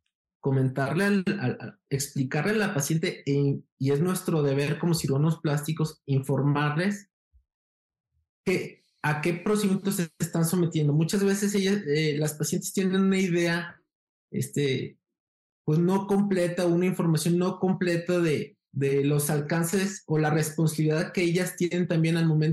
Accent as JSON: {"language": "Spanish", "town": "Guadalajara", "region": "Jalisco", "country": "Mexico", "said": "Soy de Guadalajara, Jalisco, México. Hice la carrera de medicina en Guadalajara. Luego la especialidad de cirugía general también en Guadalajara."}